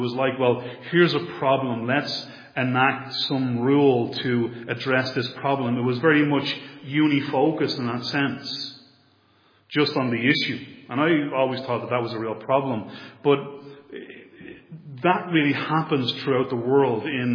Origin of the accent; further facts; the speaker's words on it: Ireland; Now, as an Irish citizen, I'd be the first to say that the Irish government does not follow this.